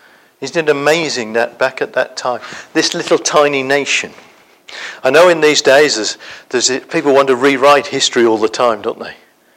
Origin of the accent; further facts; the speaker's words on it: England, United Kingdom; No, I come from England. We don't have these temples.